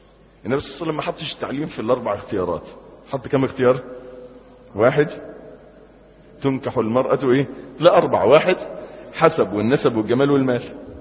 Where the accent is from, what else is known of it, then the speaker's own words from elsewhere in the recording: Egypt; احنا عندنا في مصر